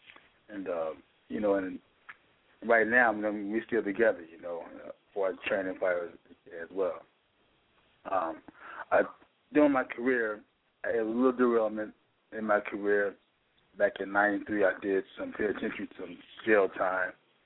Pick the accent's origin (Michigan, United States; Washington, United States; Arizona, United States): Arizona, United States; Ely; I grew up in Ely, Arizona, a small town south of Phoenix, where I started boxing at the age of 10.